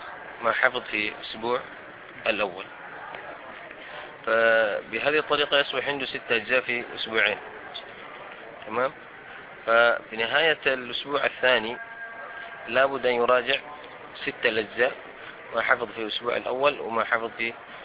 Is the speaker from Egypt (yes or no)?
no; Mecca, Makkah Province, Saudi Arabia; born there; من مواليد مكة المكرمة 1980 للميلاد